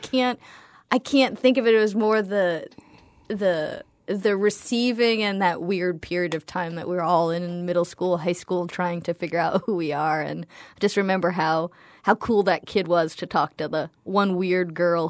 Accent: New England, United States; I grew up predominantly in New England. My dad's a Brazilian, so we had a lot of Brazilian music on.

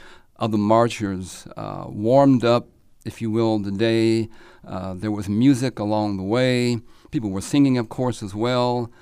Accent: Richmond, Kentucky, United States; born there; also born or lived in Covington; So I was living at that time, I was born in Richmond, but lived at that time in Covington.

